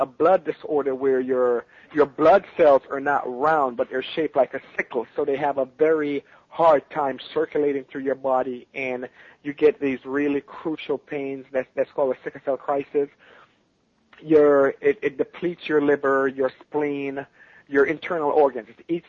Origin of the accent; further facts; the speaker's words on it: Kingston, Surrey, Jamaica; I was born and raised in Kingston, Jamaica.